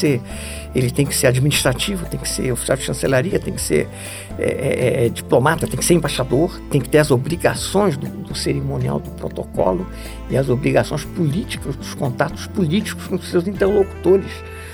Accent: Brasília, Federal District, Brazil; eu me senti um pouco, como brasiliense, eu disse, puxa, mas Brasília está apanhando muito

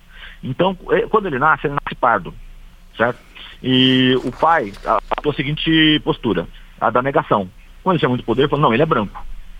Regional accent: Lorena, São Paulo, Brazil; eu sou de Lorena, né, perto de Aparecida, aqui em São Paulo mesmo, né? Pertinho de Paraty, uma hora e meia de Paraty.

